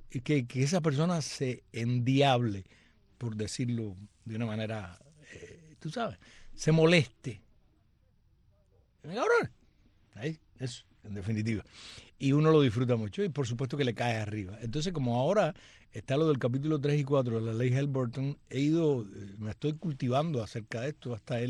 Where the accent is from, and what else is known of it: Cuba